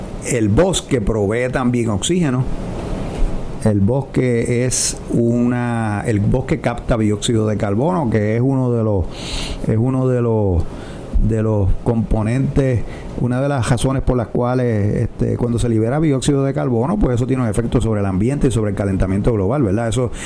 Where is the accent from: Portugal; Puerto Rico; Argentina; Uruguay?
Puerto Rico; Mayagüez; De hecho, yo que vengo de Mayagüez